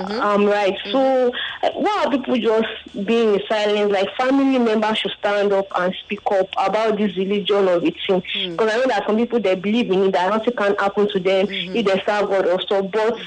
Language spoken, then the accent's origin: English; Ikorodu, Lagos, Nigeria; I'm from Ikorodu.